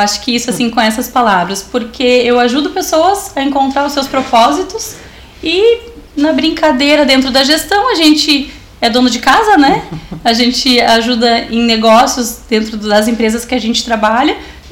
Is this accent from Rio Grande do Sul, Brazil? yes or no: yes; Capão da Canoa, Rio Grande do Sul, Brazil; now in Sapiranga, Brazil; porque eu sou natural de Capão da Canoa